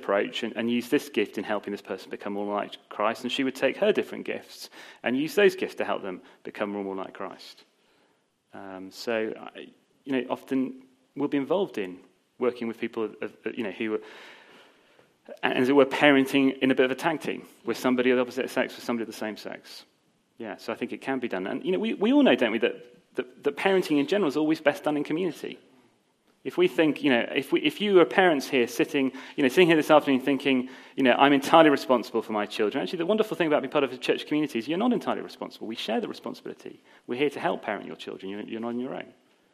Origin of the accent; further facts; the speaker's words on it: United Kingdom; because we're British or whatever.